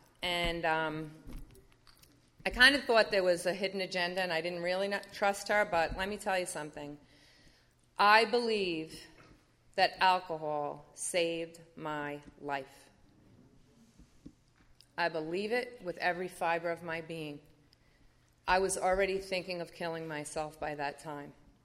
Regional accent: Long Beach, New York, United States; now in Sedona, United States; I'm originally from Long Beach, New York, and there are a lot of newcomers in New York, and there was a lot of work to be done. I live in Sedona, Arizona now, not so much.

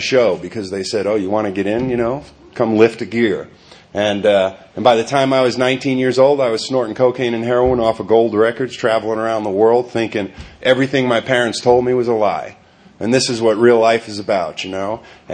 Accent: New York City, New York, United States; You know, I come from Greenwich Village in New York City in the late 60s.

